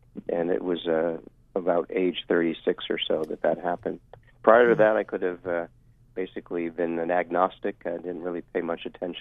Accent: Connecticut, United States; also born or lived in Philadelphia / Pennsylvania; now in Hawaii, United States; I grew up in Connecticut and then in the high school years near Philadelphia, then back to New England for college, and after medical school back to Pennsylvania until God brought me here to Hawaii these last 4 years.

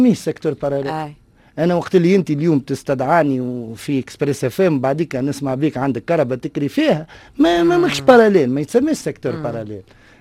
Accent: Tunis, Tunis Governorate, Tunisia; انا ولد تونس

